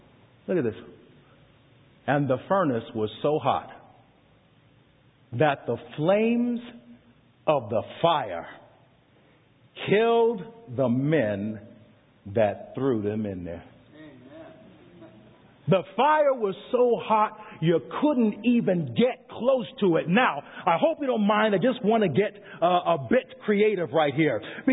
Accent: the South, United States; I'm from the South. There's dead, then there's real dead.

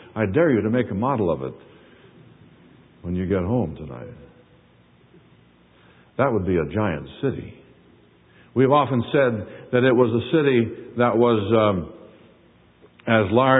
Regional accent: California, United States; I'm from California. I don't know that.

